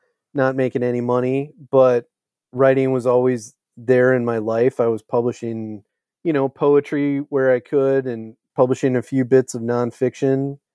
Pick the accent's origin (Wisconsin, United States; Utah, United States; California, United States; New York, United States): Wisconsin, United States; Eau Claire; I think it comes down to growing up in Eau Claire, Wisconsin